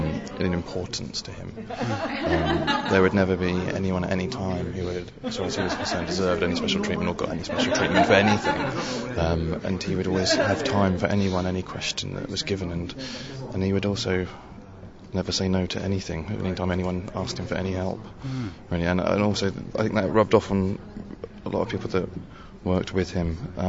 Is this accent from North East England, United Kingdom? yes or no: no; St Helens, South East England, United Kingdom; I'm from St. Helens on the Isle of Wight. Went to school here at Ladina.